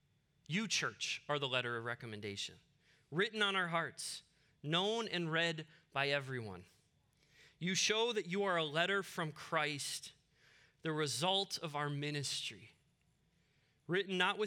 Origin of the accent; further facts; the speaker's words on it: Waconia, Minnesota, United States; born there; I was born in Waconia Hospital.